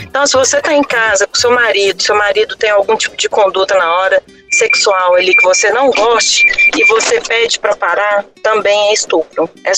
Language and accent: Portuguese; Belo Horizonte, Minas Gerais, Brazil; eu sou de Belo Horizonte, eu sou advogada.